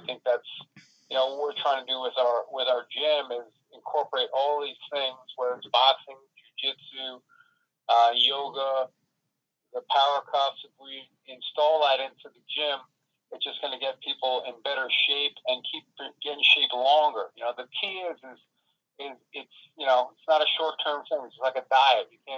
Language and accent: English; New York, United States; I grew up in Long Island